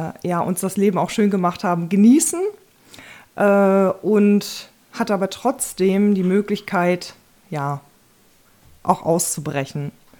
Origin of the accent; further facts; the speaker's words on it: Schwerin, Mecklenburg-Vorpommern, Germany; zur Welt gekommen bin ich in dem Krankenhaus, was damals schon ganz berühmt war, nämlich in Kriewitz. Und aufgewachsen bin ich in Schwerin und auf einem Dorf.